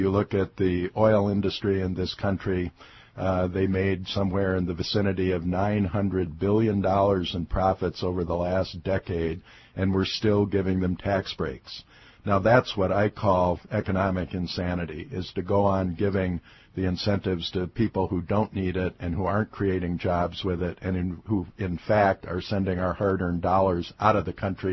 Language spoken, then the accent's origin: English; Minnesota, United States; I know your listeners are big fans of Michelle Bachmann's back in my home state of Minnesota.